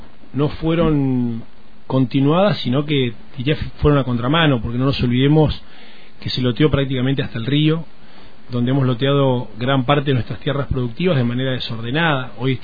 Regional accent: General Roca, Río Negro, Argentina; nos criamos en la calle. Hice mi colegio secundario y primario en el Domingo Savio. Y la verdad que me crié en Roca, conozco Roca desde muy chico.

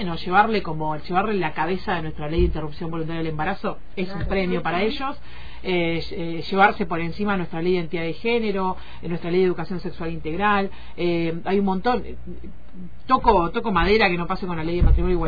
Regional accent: Buenos Aires Province, Argentina; now in Buenos Aires, Argentina; Yo particularmente, que soy de Buenos Aires, soy del conurbano bonaerense, pero vivo en la capital federal.

